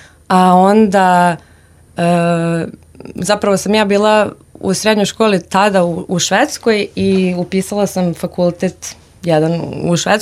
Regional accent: Novi Sad, Vojvodina, Serbia; dramaturškinja i scenaristkinja. I imam 29 godina, rodom sam iz Novog Sada.

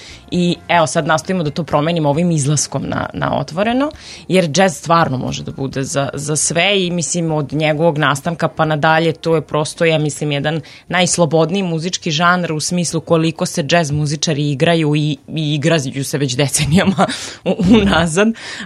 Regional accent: Novi Sad, Vojvodina, Serbia; born there; evo ja sam rođena Novosađanka

